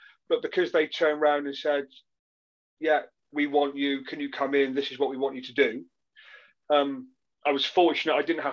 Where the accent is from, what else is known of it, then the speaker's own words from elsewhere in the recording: South West England, United Kingdom; I'm not from Bristol. So I played for Rovers, but I wasn't a Bristol boy. I came out of Somerset.